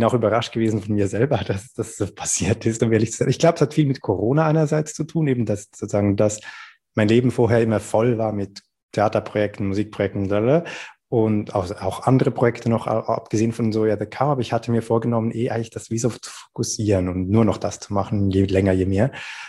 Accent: Switzerland; Das ist eine halbe Stunde von Zürich entfernt, also meine Heimatstadt. Da ist meine Schwester, meine Eltern, ganz viele Freunde von mir.

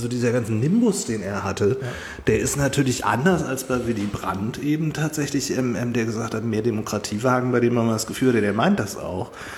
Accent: Langenhagen, Lower Saxony, Germany; Ich bin ja Langenhagen.

